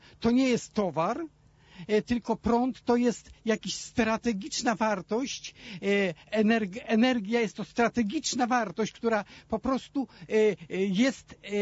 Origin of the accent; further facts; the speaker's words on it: Opole, Opole Voivodeship, Poland; Ja mieszkam w Opolu, w Czarnych Wąsach. Wybudowałem tutaj, pochodzę z Opola, wcześniej mieszkałem przez wiele lat w Opolu, tutaj w Czarnowąsach wybudowałem dom, przeniosłem się do Czarnowąs.